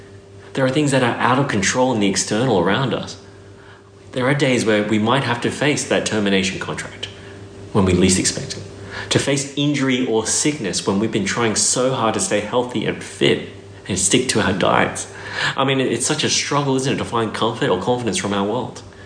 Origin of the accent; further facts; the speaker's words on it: Brisbane, Queensland, Australia; Like, I grew up in Brisbane.